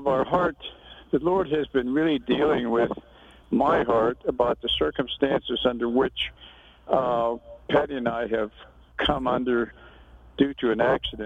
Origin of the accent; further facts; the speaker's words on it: Pennsylvania, United States; And I was working on a powerhouse in my hometown near Pittsburgh, and I was a construction worker.